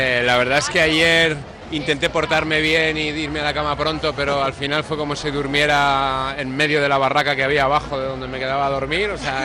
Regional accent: Valencian Community, Spain; yo soy valenciano y estoy muy acostumbrado a vivirlas desde pequeño también.

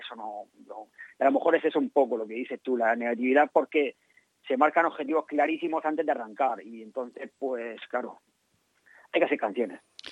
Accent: Alicante, Valencian Community, Spain; pero no ir, no tocar en Alicante, que es mi tierra, ¿sabes?

